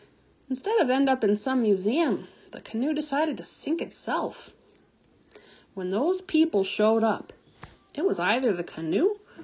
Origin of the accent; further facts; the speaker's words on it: Arizona, United States; I'm not from the res, but I grew up near one in Arizona.